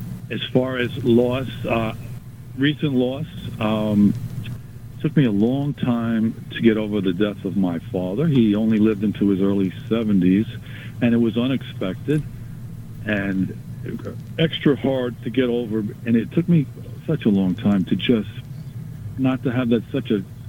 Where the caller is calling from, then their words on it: New York, United States; from Long Island.